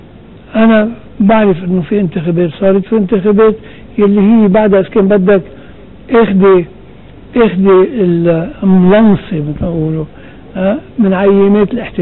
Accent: Lebanon; اذا كانوا بالفعل عنا النوايا نحن كلنا سوا كلبنانيه انه نرجع نبني هالبلد

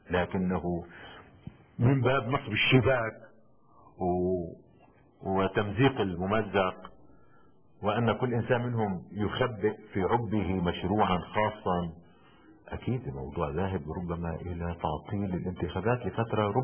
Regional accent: Lebanon; نحن كلبنانيين علينا المتضررين الشعب

